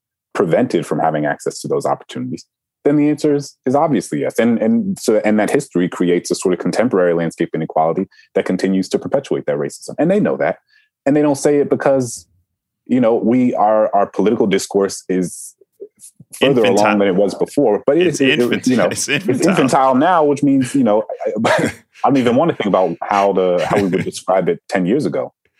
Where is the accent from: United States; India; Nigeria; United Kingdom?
United States; Louisiana; the fact that I grew up in Louisiana surrounded by Confederate iconography, that on my way to school, I drove down Robert E. Lee Boulevard to get to school